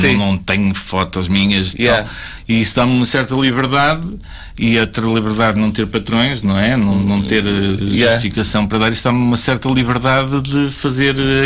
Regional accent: Pombal, Centro, Portugal; now in Gafanha da Nazaré, Portugal; Eu sou de Pombal, apesar de estar a viver na Gafiga da Zaré

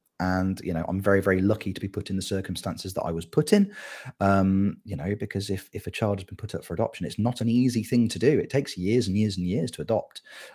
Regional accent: Malvern, West Midlands, United Kingdom; I was born in Malvern, which is a little village kind of just outside of Worcester, about an hour away from Birmingham, if we're doing big geography. And then I was adopted by a family from literally 5 miles down the road. So grew up very, very close to where I was born.

